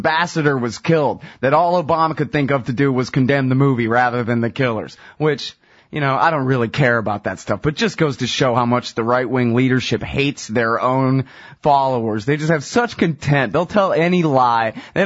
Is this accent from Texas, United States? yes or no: yes; Texas, United States; I'm from Texas. I can understand the mindset of, you know, okay, who's the next enemy for us to hate